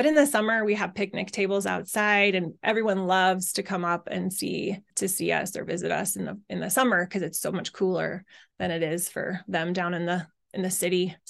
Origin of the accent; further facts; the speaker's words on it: Utah, United States; So the reason we picked where we are was because I was raised in Utah